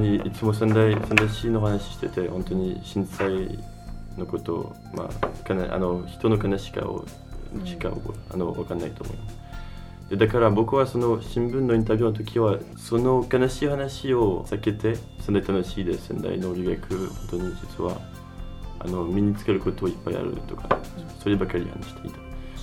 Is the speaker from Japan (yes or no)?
no; Brittany, France; Japanese is a second language; フランス人でフランスのブルターニュ地方出身です